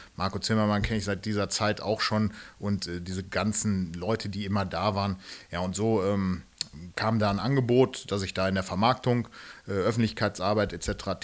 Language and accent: German; Menden, North Rhine-Westphalia, Germany; ich bin geboren in Menden im Sauerland, bin da auch aufgewachsen.